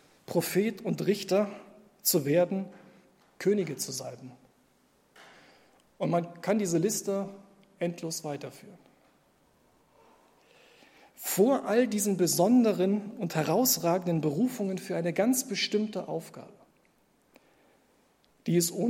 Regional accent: East Germany, Germany; Ich bin ursprünglich im Osten aufgewachsen, sozialisiert

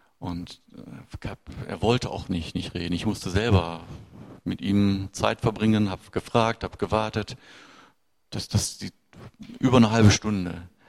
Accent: Essen, North Rhine-Westphalia, Germany; In meiner Heimatstadt in Essen sind im Jahr 2009 22 Kirchen und Gemeinden geschlossen worden.

